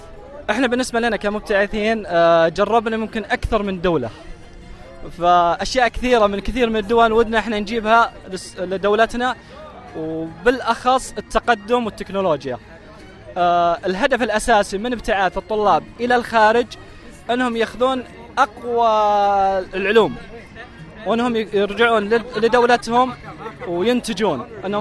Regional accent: Saudi Arabia; now in Perth, Australia; تواجدنا هنا بدون مسميات، احنا سعوديين

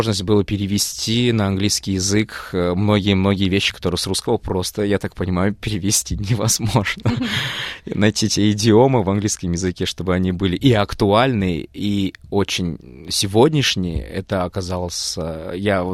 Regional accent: Almaty, Kazakhstan; я сам родом из Алматы и вырос, и большую часть жизни прожил в Алмате, то я вернулся в Алмату

